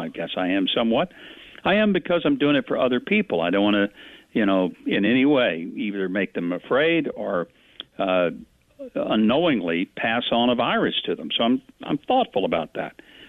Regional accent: Arkansas, United States; since I grew up in Arkansas

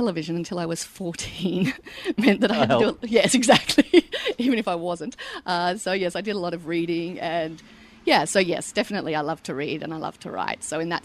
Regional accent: Orange, New South Wales, Australia; also born or lived in Sydney, Australia; I grew up in Orange, New South Wales, which is a small country town about 4 hours west of Sydney. Born in Sydney, but then went to 5 different primary schools all over before we actually finally settled back in Orange, which is my mother's hometown.

